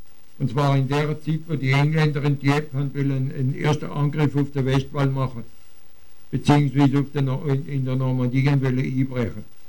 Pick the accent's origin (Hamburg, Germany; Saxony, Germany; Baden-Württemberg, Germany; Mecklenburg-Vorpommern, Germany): Baden-Württemberg, Germany; Konstanz; Ein knappes halbes Jahr später dann in meine Heimat dort nach Konstanz.